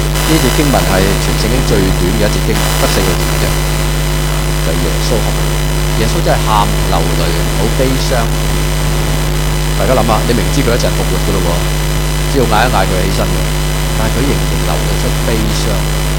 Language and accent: Cantonese; Hong Kong; 會有一句我哋香港人中意講嘅説話